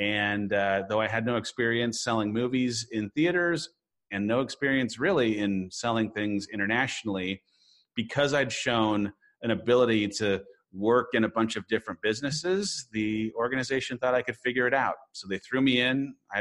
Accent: San Clemente, California, United States; now in Austin, United States; I grew up not far away from where you did, down in Southern California. I grew up in San Clemente.

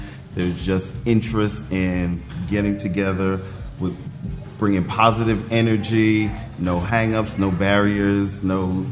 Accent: New York, United States; I am originally from New York. I now reside in the DMV area

